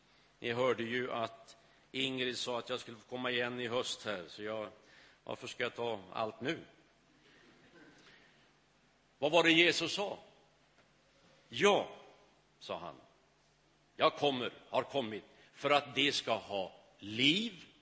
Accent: Skövde, Västra Götaland County, Sweden; also born or lived in Småland; Jag växte upp i Skövde. Även om jag är född i Småland, jag håller hårt på det. Jag är smålänning.

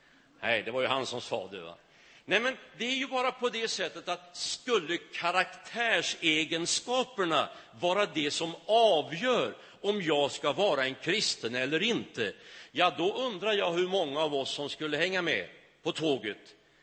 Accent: Skövde, Västra Götaland County, Sweden; also born or lived in Småland; Jag växte upp i Skövde. Även om jag är född i Småland, jag håller hårt på det. Jag är smålänning.

